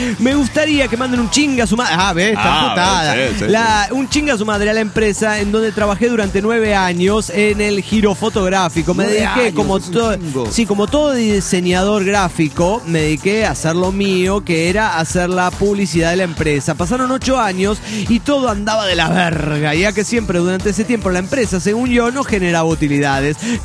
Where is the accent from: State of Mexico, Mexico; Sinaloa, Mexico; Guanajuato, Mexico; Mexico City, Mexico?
Guanajuato, Mexico; Irapuato; de Irapuato, Guanajuato, México.